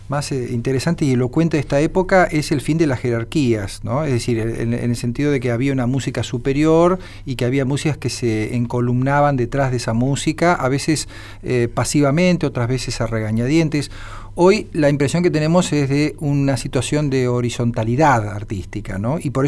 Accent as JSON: {"language": "Spanish", "town": "La Plata", "region": "Buenos Aires Province", "country": "Argentina", "said": "Sí, es de mi ciudad."}